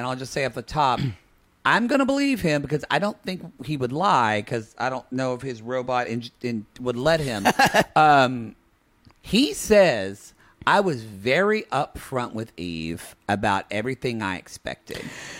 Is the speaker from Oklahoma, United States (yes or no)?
yes; Oklahoma, United States; I'm from Oklahoma.